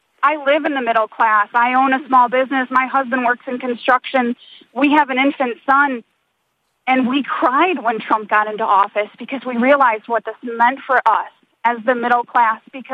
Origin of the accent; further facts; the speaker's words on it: Waukesha, Wisconsin, United States; I'm from Waukesha, Wisconsin. We're about 15 minutes outside of Milwaukee. And as a good old Midwestern town